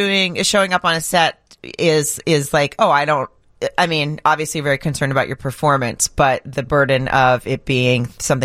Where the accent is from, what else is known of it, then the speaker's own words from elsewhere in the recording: the South, United States; accent: Southern; I'm from the South, threw in my Southern accent and everything, you know.